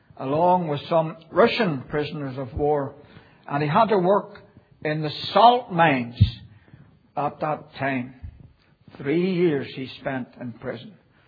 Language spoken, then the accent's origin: English; Belfast, Northern Ireland, United Kingdom; born there; In the providence of God, I was born in Belfast City on the 5th of September 1940.